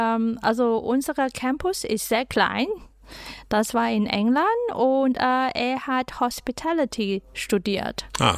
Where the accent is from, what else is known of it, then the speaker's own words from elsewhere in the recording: Hong Kong; German is a second language; weil ich bin ein Hongkonger.